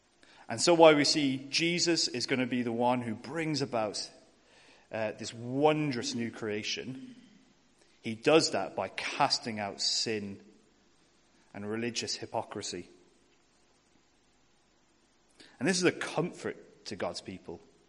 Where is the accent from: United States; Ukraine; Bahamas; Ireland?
Ireland; As mentioned, I'm from Ireland. I come from Roman Catholic stock.